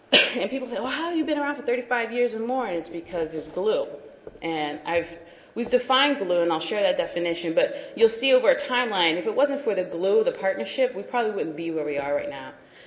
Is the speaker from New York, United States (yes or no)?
yes; New York, United States; we're from New York, so we keep it very, like, straight from the hip.